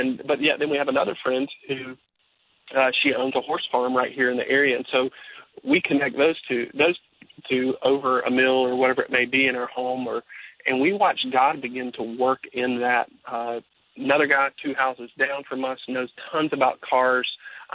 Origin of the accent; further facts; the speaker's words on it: the South, United States; I'm from the South, so on that table is barbecue.